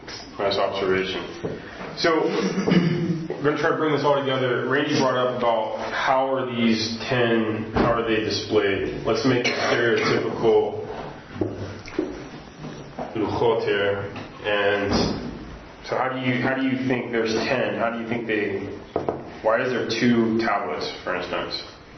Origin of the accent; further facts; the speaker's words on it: the South, United States; like where I grew up in the South in America